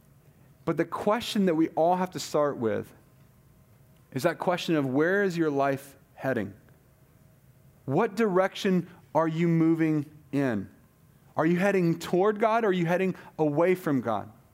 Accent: Southeast, United States; we're from the Southeast, like South. That's why I say y'all

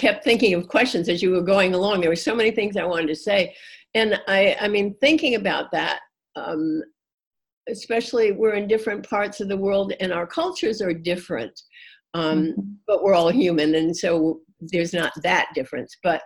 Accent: Rhode Island, United States; because I'm from Rhode Island

